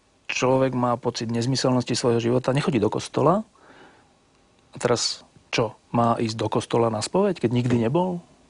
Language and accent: Slovak; Bratislava, Bratislava Region, Slovakia; ja som vyrastal v Petržalke na dvore, kde neviem, či vôbec niekto chodil do kostola.